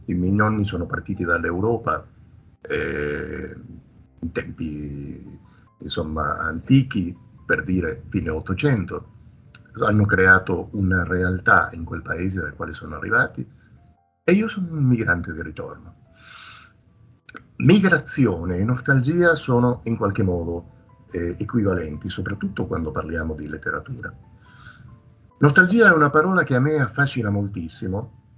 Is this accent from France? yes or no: no; Uruguay; moved away; vengo dall'America Latina, precisamente dall'Uruguay.